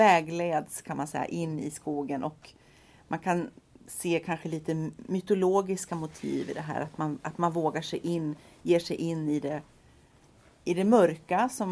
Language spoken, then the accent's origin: Swedish; Sandviken, Gävleborg County, Sweden; now in Stockholm, Sweden; Och då jag växte upp i Sandviken utanför Gävle.